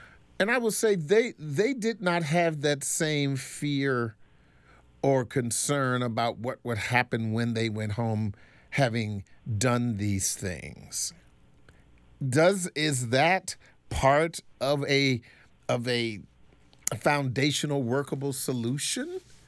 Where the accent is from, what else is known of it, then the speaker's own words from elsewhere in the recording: Maryland, United States; growing up in Prince George's County, just because it was a different time